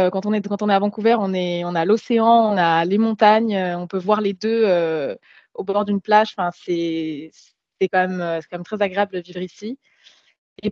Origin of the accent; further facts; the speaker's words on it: Provence-Alpes-Côte d'Azur, France; moved away as an adult; now in Canada; Là, ça fait 10 mois que je suis arrivée au Canada. Je viens de France, du sud-est de la France, à côté de Toulon.